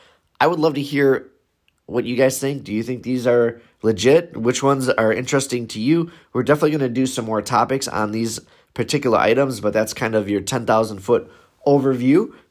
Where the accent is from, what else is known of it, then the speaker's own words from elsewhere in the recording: Milwaukee, Wisconsin, United States; I'm from Milwaukee.